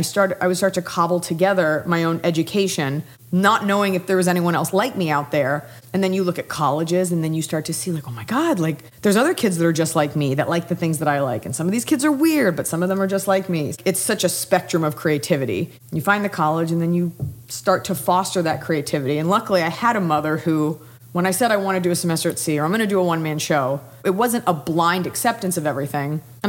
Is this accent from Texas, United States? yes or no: yes; Dallas, Texas, United States; now in Los Angeles, United States; And so I'm from Dallas, Texas. My dad still lives there with my stepmom. My mom lives in Florida, as everyone does. And I live in LA, as everyone does.